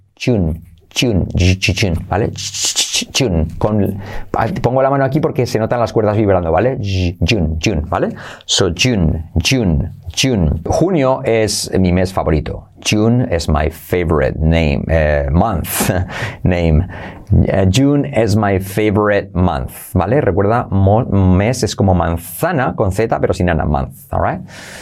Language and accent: Spanish; Aragon, Spain; Somos un poco cínicos aquí en mi tierra a veces, ¿no? En Aragón decimos eso, ba, no, no te lo creas.